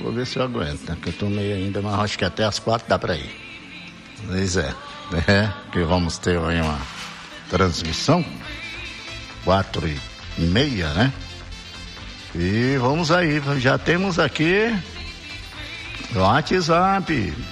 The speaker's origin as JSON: {"language": "Portuguese", "town": "Brasileia", "region": "Acre", "country": "Brazil", "tie": "born or raised there", "said": "aniversário de Brasileia, minha terra querida, minha terra natal."}